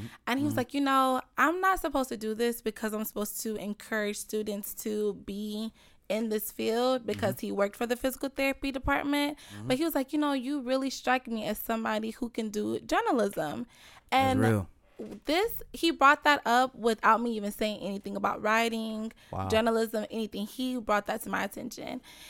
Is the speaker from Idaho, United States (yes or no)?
no; Tampa, Florida, United States; also born or lived in Sebring; I'm from Tampa. Well, I'm kind of from Sebring, Florida. I don't know where everybody know what that is, but it's a small city outside of Tampa, but I was raised here.